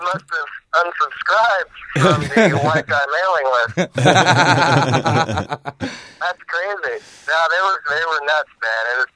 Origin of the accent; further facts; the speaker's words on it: Vallejo, California, United States; I'm Vallejo trying to make it big. I was actually born and raised in Vallejo.